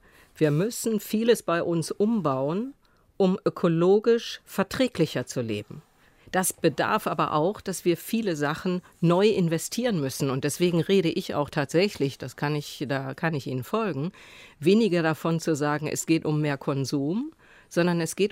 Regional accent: Hamburg, Germany; in meiner Heimatstadt Hamburg machen wir

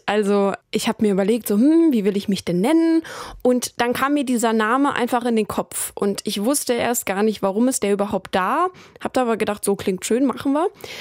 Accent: Germany; Ich bin Deutscher, geht's gar nicht. Bei uns ist keiner irgendwohin migriert.

